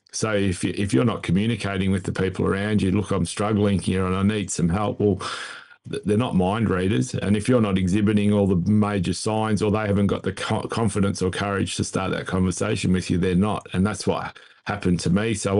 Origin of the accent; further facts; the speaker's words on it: Victoria, Australia; I come from Victoria, I'm an AFL nut